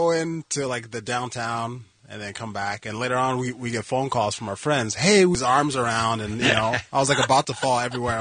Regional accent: Arizona, United States; now in San Jose, United States; since I've started fighting, I've lived in San Jose, and originally I'm from Arizona, so I would say my number one team is the Coyotes.

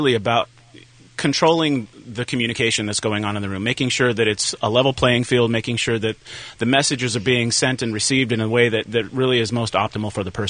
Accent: Arizona, United States; moved away; Well, what happened was my I grew up in Arizona.

